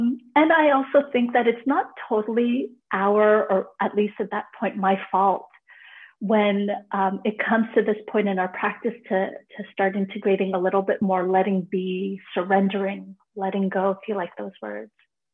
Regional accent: Canada; born there; Even though I was born in Canada, there was still that always kind of hanging over me.

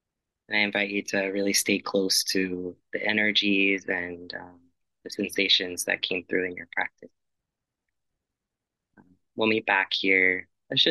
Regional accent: Bakersfield, California, United States; moved away as an adult; also born or lived in Los Angeles / New York City; And this is my hometown. This is where I was raised. I left Bakersfield when I was 18. And yeah, I'm returning now just about 17 years later. And yeah, along the way, I spent some years in Los Angeles before moving to New York City.

